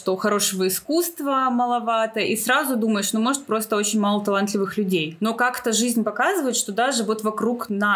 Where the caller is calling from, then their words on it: Minsk, Belarus; Чтобы вы понимали, мы записываемся из Минска. Это находится в Беларуси.